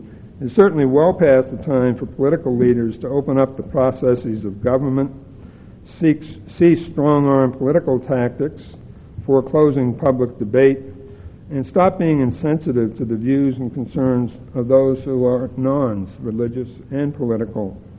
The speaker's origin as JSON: {"language": "English", "town": "Boston", "region": "Massachusetts", "country": "United States", "said": "I'm Irish. I'm from Boston. I know how to play politics."}